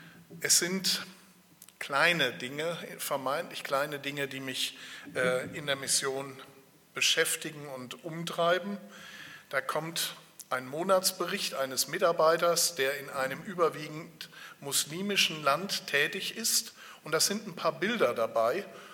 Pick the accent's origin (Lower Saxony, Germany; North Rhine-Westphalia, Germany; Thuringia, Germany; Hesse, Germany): North Rhine-Westphalia, Germany; Niederhäuslingen; Ich bin aufgewachsen in Niederhäuslingen, gehört zu Freudenberg. Meine Frau stammt aus Eisern und als wir 93 geheiratet haben, bin ich dann tatsächlich freiwillig nach Eisern gezogen.